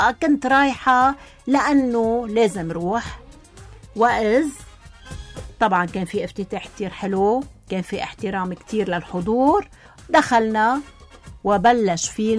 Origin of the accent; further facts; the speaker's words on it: Lebanon; ونحن كشعب لبناني